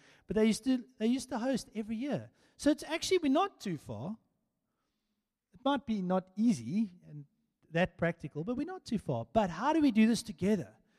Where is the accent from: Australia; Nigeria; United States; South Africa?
South Africa; Mossel Bay, Western Cape; So guys, I come from Mossel Bay